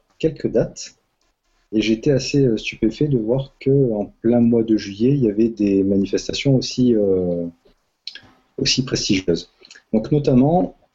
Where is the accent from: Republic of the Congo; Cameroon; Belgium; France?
France; Toulon, Provence-Alpes-Côte d'Azur; Moi je suis donc de Toulon et on a Marseille pas loin.